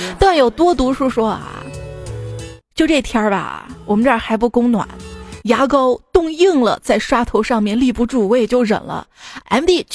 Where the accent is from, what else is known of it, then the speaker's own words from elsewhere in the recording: Xi'an, Shaanxi, China; 像我的家乡西安啊，下雪之后吧，就像群里发的红包一样，抬头一看挺大的